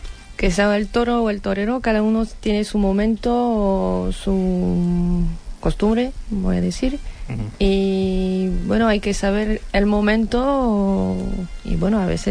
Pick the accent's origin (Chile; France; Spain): France; Spanish is a second language; es un debate en Francia que, y en mi pueblo también, que hay gente que quieren, otros que no